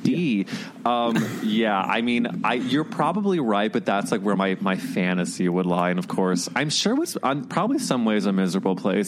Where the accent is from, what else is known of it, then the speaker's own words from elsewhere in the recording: St. Louis, Missouri, United States; St. Louis, Missouri.